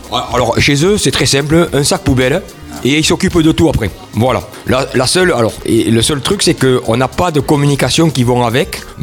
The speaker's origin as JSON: {"language": "French", "town": "L'Isle-Jourdain", "region": "Occitanie", "country": "France", "said": "je suis de l'Île-Jourdain"}